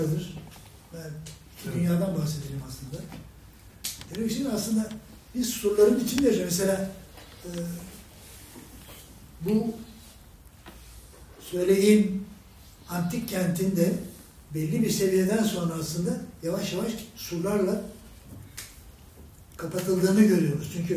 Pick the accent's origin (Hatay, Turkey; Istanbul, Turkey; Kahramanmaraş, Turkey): Istanbul, Turkey; Beşiktaş; Esasında ben Beşiktaş'ta oldum. Hakaretlerde doğdum. Hakaretlerde biliyorsunuz Serkis Balyon'un bir toplu konuk projesidir.